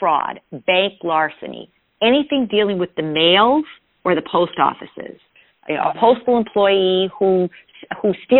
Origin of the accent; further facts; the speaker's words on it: Peckville, Pennsylvania, United States; And I grew up in Peckville